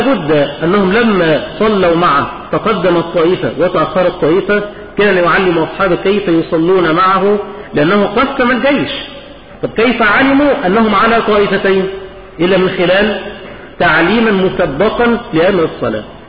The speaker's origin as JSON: {"language": "Arabic", "country": "Egypt", "said": "يعني مش رمي كده زي عندنا في مصر"}